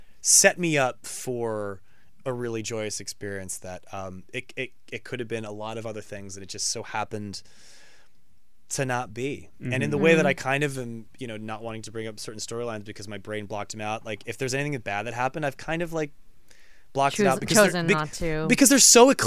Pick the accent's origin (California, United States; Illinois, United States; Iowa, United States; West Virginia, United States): California, United States; San Francisco; now in Los Angeles, United States; It was like it was a fun like pilgrimage I would make growing up in San Francisco to San Diego to go to Comic-Con.